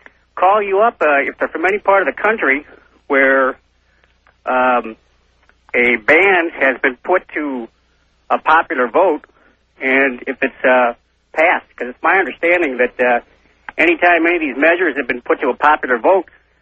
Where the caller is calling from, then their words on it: Fairbanks, Alaska, United States; I'm calling from Fairbanks, Alaska.